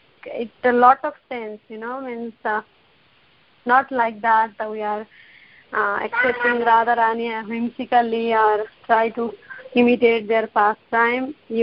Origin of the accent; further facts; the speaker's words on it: Charlotte, North Carolina, United States; I'm from Charlotte.